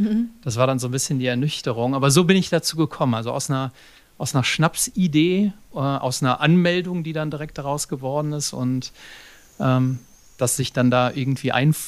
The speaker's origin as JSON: {"language": "German", "region": "North Rhine-Westphalia", "country": "Germany", "tie": "born there", "moved": "yes", "said": "Lebe mit meiner Familie in Münsterland, habe ich schon gesagt, bin eigentlich gebürtiger Rheinländer, bin da aber schon ganz lange weg"}